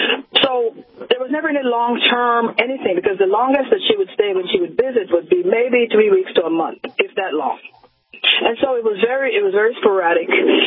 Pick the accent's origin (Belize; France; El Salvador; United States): Belize; Well, I was born in Belize, Central America. It's the only English-speaking country in Central America. And pretty much was raised sort of a blend of, I guess, West Indian and colonial British.